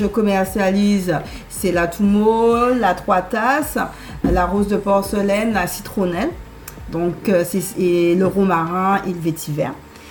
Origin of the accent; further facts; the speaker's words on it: Goyave, Guadeloupe; Alors, moi, j'ai grandi à Goyave sur une exploitation agricole. Mon père et ma grand-mère sont agriculteurs.